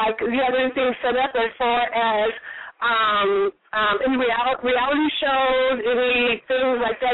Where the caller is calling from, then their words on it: Carson, California, United States; I'm calling from Carson.